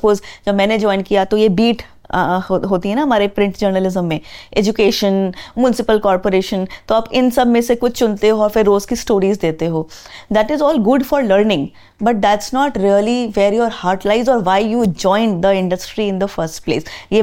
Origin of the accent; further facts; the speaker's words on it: Ghaziabad, Uttar Pradesh, India; also born or lived in Delhi; तब तक मुझे मुंबई में 1 साल हो चुका था रहते हुए, मैं मतलब गाज़ियाबाद से हूँ, दिल्ली के पास, दिल्ली में मेरी पढ़ाई हुई है